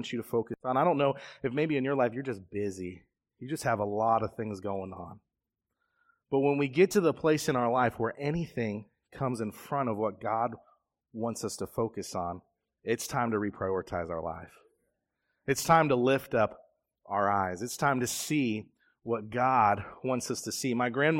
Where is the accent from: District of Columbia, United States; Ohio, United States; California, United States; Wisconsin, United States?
Ohio, United States; Now, I grew up in Southwest Ohio, and if you told me to look at the fields, that was an easy thing to do. We rented a farmhouse, and we could look out over cornfields and grain fields and things like that.